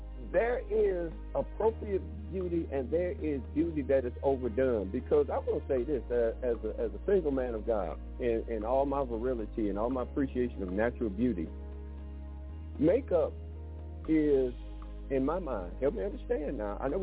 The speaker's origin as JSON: {"language": "English", "town": "Detroit", "region": "Michigan", "country": "United States", "tie": "born or raised there", "said": "And if anybody knows about beauty, I grew up in Detroit."}